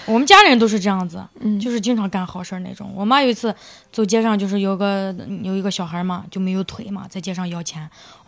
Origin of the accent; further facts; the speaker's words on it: Shaanxi, China; 我是在陕西一个县城长大的。 嗯，我老家在县城。